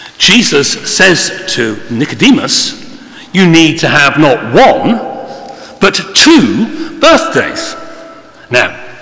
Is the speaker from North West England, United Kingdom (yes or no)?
no; Coventry, West Midlands, United Kingdom; born there; where I was born in Coventry